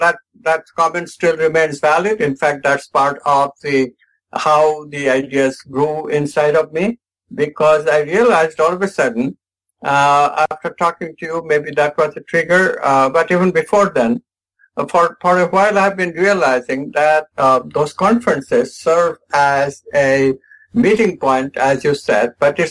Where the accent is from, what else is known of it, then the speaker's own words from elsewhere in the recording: India; English is a second language; although I'm from India, but Hindi was not my language.